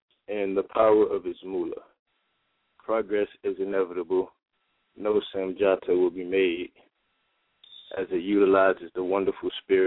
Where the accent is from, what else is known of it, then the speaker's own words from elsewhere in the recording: Miami, Florida, United States; I'm from Miami, Florida.